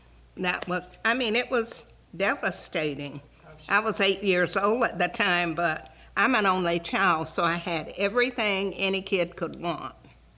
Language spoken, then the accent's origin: English; Cocoa, Florida, United States; Well, I was born in Cocoa, and my memory, well, I grew up on Magnolia Street, which is now Stone Street, at 708 Magnolia.